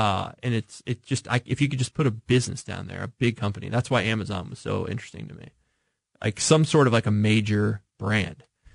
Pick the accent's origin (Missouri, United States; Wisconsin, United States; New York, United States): Missouri, United States; I'm partial. I grew up in the Northland, as you know.